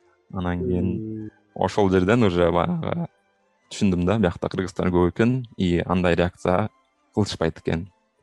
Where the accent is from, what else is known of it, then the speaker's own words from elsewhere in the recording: Jalal-Abad Region, Kyrgyzstan; мен деле ошол кичинекей эле баягы Жалал Абаддын Аксы районунда кичинекей ошол борборунда чоңойдум. Ал жерде ал убакта бир 10,000 киши жашаса керек.